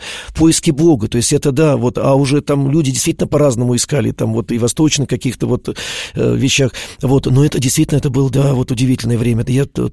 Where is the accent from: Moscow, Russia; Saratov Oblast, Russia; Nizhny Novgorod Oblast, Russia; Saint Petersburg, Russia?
Moscow, Russia; я родился и вырос в Москве